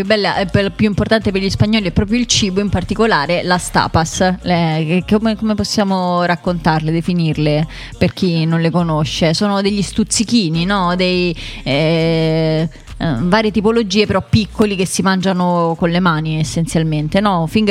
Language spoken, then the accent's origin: Italian; Rome, Lazio, Italy; Vabbè, da romana posso solo dire Roma